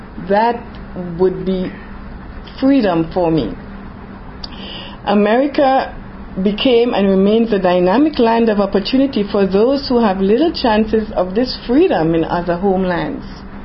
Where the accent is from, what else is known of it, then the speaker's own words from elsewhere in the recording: Trinidad & Tobago; I came from Trinidad and Tobago. I have my country's flag under there, red, white, and black.